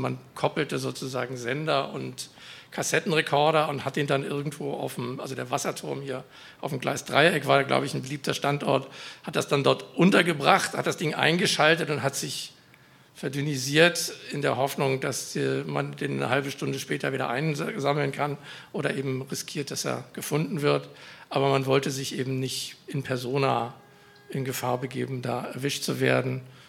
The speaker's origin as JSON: {"language": "German", "region": "Berlin", "country": "Germany", "tie": "born there", "said": "Ich bin in West-Berlin geboren und war in Mitte der 80er Jahre Hausbesetzer wie so viele"}